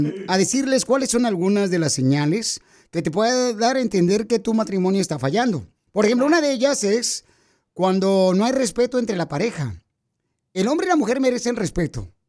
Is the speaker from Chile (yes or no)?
no; Durango, Mexico; now in Los Angeles, United States; aquí venimos de Durango a Los Ángeles, Estados Unidos.